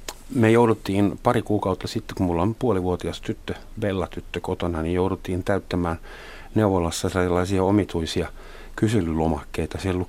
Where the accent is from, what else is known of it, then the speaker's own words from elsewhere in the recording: Germany; Hän on pohjalainen ja minä olen saksalainen